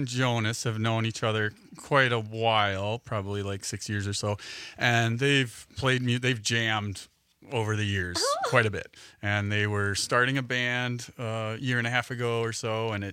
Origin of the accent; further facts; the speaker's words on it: Madison, Wisconsin, United States; So, yeah, I grew up in Madison. I went to UW.